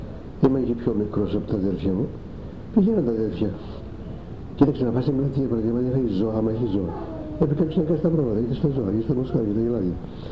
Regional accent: Lofario, East Macedonia and Thrace, Greece; Εκείνο είμαστε Θρακιώτες, αλλά πρόσφυγες, όμως το ξέρω.

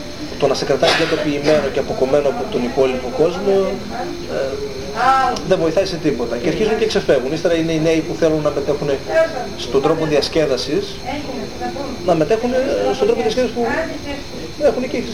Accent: Kimmeria, Eastern Macedonia and Thrace, Greece; εγώ μεγάλωσα στην Κυμαίρια, ήταν μεικτό το χωριό, το καφενείο είχε και μουσουλμάνους και χριστιανούς μέσα

